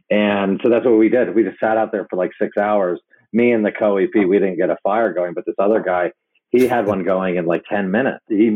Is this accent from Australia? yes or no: no; Hong Kong; I grew up in Hong Kong. It's not like I'm some outdoorsy guy, right?